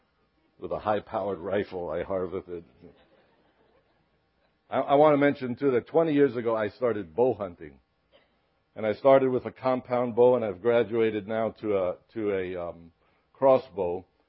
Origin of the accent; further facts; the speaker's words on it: Brooklyn, New York, United States; I grew up in Sheepshead Bay, which is a little fishing village in New York City, in Brooklyn.